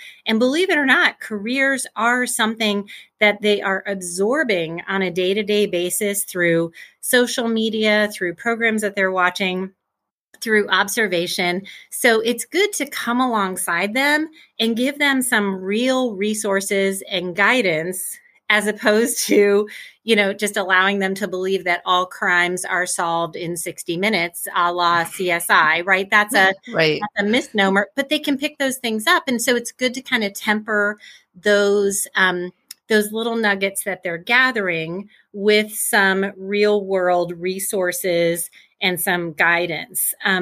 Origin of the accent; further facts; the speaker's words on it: Midwest, United States; I grew up in the Midwest, Midwest girl, still in the Midwest